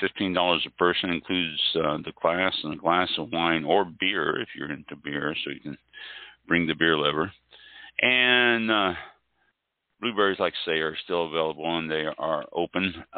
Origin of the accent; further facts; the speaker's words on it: Midwest, United States; now in Florida, United States; I grew up in the Midwest.